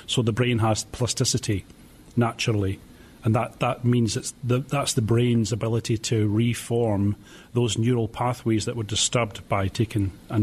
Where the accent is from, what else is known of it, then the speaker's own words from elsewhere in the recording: Scotland, United Kingdom; I'm from Scotland